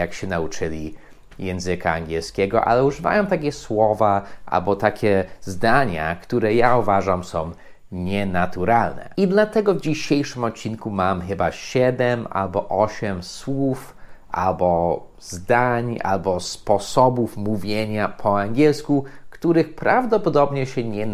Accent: United States; Polish is a second language; ja oczywiście jestem Amerykaninem

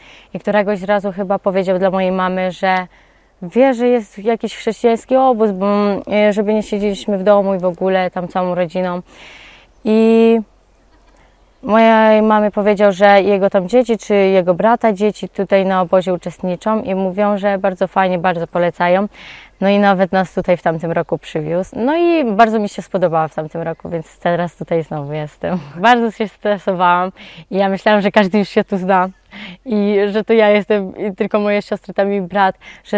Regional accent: Ukraine; Polish is a second language; now in Poland; Na przykład też wyzywali przez to, że jestem z Ukrainy.

